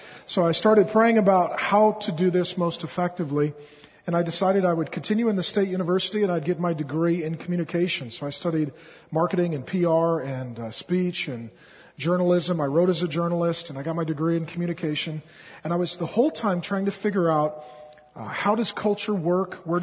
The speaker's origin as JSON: {"language": "English", "town": "Seattle", "region": "Washington", "country": "United States", "tie": "born or raised there", "also_born_or_lived": "Grand Forks, North Dakota", "said": "I was born in 1970 in Grand Forks, North Dakota. And as soon as my folks could afford a full tank of gas, they left Grand Forks, North Dakota. And we ended up in Seattle. And I grew up in Seattle"}